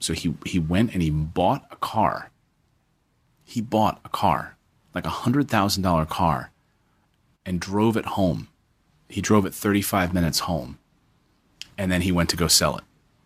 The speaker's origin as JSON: {"language": "English", "town": "Reading", "region": "Pennsylvania", "country": "United States", "tie": "born or raised there", "said": "I grew up in Reading, Pennsylvania."}